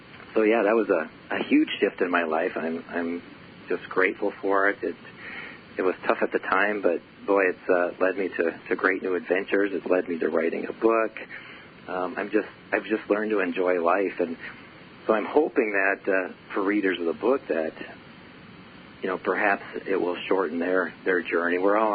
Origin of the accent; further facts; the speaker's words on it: Midwest, United States; I grew up in the Midwest, and my father was self-employed, so I knew all about hard work and efforting through life.